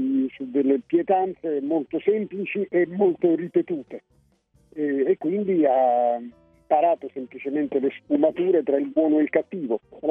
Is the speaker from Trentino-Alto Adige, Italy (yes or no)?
no; Naples, Campania, Italy; Io sono napoletano a trazione integrale